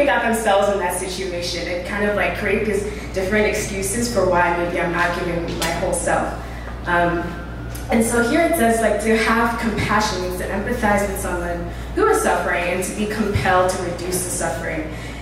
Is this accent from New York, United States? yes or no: yes; Long Island, New York, United States; I'm from Long Island. So I'm in school. I'm currently at Hunter College